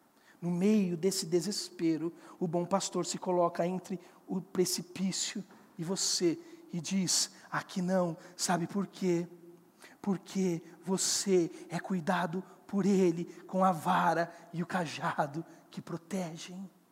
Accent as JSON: {"language": "Portuguese", "region": "São Paulo", "country": "Brazil", "said": "Mata a saudade da minha terra. Vale do Paraíba."}